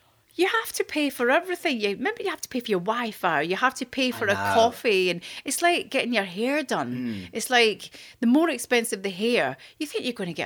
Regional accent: Scotland, United Kingdom; this is where I'm a bit embarrassed because I'm quite Scottish and I don't really do I don't really do decadence.

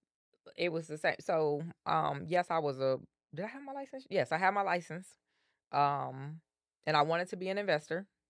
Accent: Detroit, Michigan, United States; I'm from Detroit. I understand the city. I've seen it in different waves. I've lived all over it, west side, east side, the middle side, like everywhere, literally.

